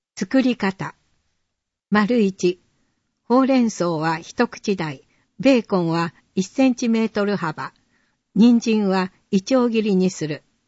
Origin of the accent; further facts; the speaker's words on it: Mie, Japan; 建設会社を中心に地元三重での就職先を探しました。